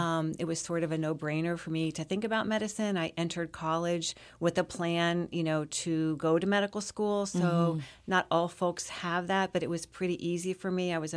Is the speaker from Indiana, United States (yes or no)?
yes; Indiana, United States; So as you said, I grew up in Indiana. My first job, I was 12 years old, and I was a corn detassler.